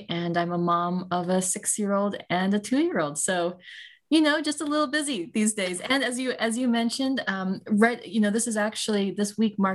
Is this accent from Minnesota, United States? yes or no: yes; Minnesota, United States; also born or lived in South Carolina; now in Austin, United States; I am second generation Indian American, born in South Carolina. I grew up in Minnesota and now am in Austin, Texas